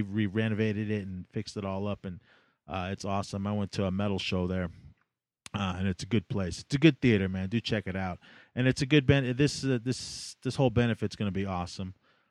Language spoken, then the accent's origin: English; California, United States; Like growing up in the Bay Area, I mean, going to parties or going to shows